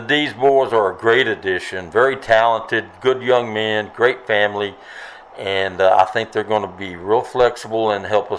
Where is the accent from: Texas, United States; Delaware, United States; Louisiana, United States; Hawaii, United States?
Texas, United States; Brownwood; born there; Well, I was born in Brownwood. I grew up everywhere.